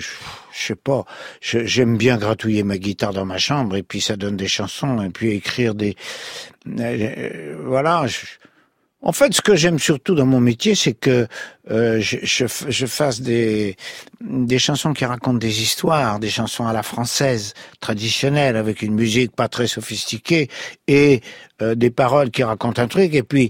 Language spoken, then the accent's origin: French; France; je suis français